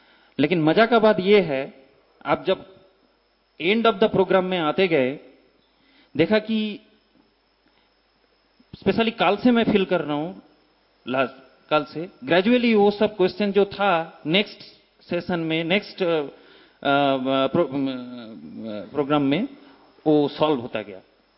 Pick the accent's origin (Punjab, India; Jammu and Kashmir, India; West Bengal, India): West Bengal, India; Siliguri; मैं सिलीगुड़ी से हूँ.